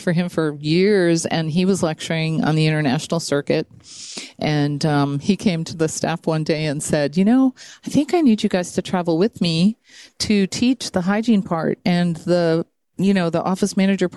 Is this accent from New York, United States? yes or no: no; Scranton, Pennsylvania, United States; I grew up in Scranton, Pennsylvania.